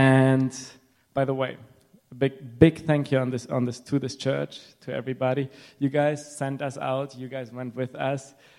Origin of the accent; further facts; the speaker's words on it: Germany; English is a second language; also born or lived in Ukraine; now in United States; If you wonder why I have an accent, it's because I'm a citizen of heaven. But I was born in Ukraine, grew up in Germany, and got married to an American lady. So that brought me over here.